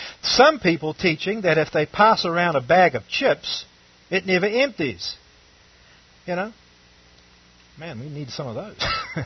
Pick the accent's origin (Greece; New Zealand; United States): New Zealand; I come from New Zealand, in New Zealand, the same thing.